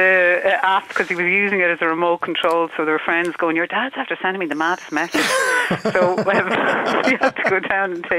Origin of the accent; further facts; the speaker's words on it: Leinster, Ireland; We're from Kildare, the primordial soup.